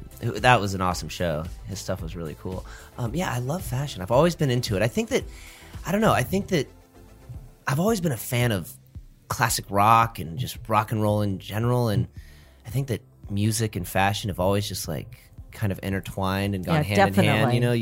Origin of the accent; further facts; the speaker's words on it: California, United States; I mean, you know, we come from California.